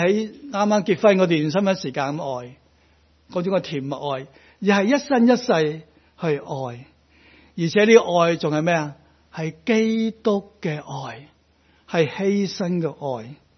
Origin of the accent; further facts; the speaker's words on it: China; 特别我哋中国人吓，我哋对我哋仔女都有好多嘅盼望